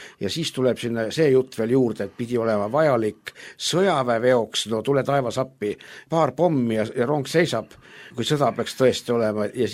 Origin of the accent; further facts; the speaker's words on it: Türi, Järva County, Estonia; Ikka ma olen Türilt pärit ja vähemalt Türini.